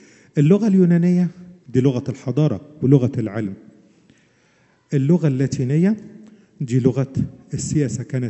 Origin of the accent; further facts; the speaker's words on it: Egypt; كان أول درس عملي عندنا في مصر في الجيش يقول لك بيان على المعلم